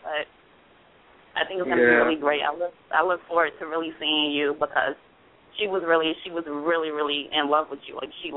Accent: New York, United States; I'm from New York, so I know how New York girls get down, too.

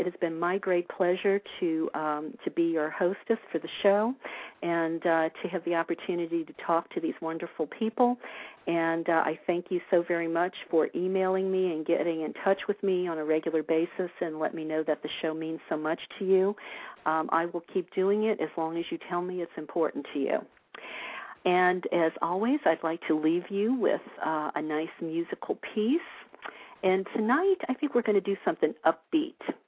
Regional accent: New Orleans, Louisiana, United States; although I came from the Bible Belt of New Orleans, now I'm walking the ancient path of a priestess of the Goddess.

